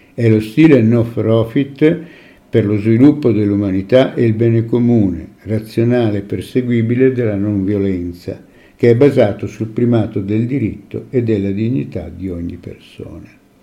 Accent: Rome, Lazio, Italy; born there; Io sono nato a Roma

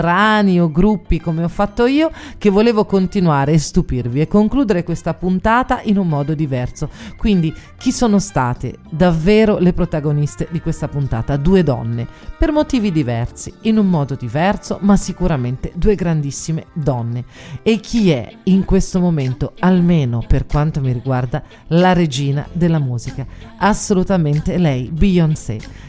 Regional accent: Arezzo, Tuscany, Italy; io sono di Arezzo e alcune parole ogni tanto in dialetto vanno dette

